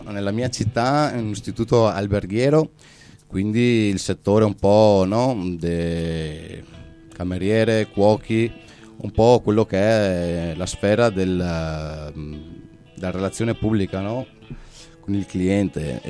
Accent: Castelfranco Veneto, Veneto, Italy; il mio paese si chiama Castelfranco Veneto, è un piccolo paesello di 30.000 persone più o meno, sì, della provincia di Treviso.

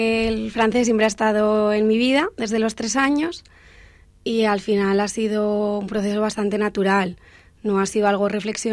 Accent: Zaragoza, Aragon, Spain; yo soy de Zaragoza. Uh-huh. Y allá hay un colegio que es el Collège Molière, que es de la misión laica francesa, que pertenece al Ministerio francés. Y entonces yo estudié ahí desde los 3 años hasta los 16

